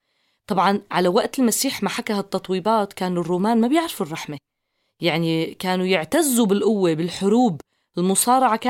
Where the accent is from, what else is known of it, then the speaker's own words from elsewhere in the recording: Syria; بظروفنا الصعبة اللي عم نمر فيها كسوريين